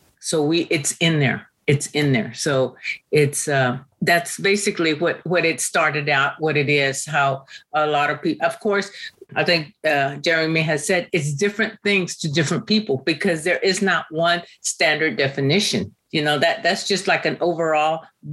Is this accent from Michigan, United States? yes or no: no; Temple, Texas, United States; Maybe I'm not from San Antonio. I'm from Temple, but I had never heard of them.